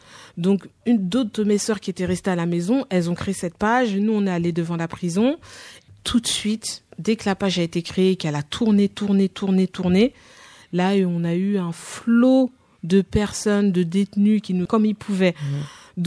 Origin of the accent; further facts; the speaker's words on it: Créteil, Île-de-France, France; Et nous, on vient de Créteil, on a grandi là-bas, donc on se connaît tous.